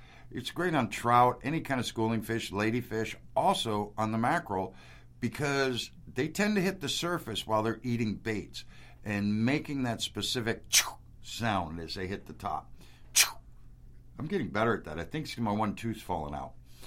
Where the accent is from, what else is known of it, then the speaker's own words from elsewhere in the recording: Midwest, United States; But I'm from the Midwest, grew up eating Wonder Bread.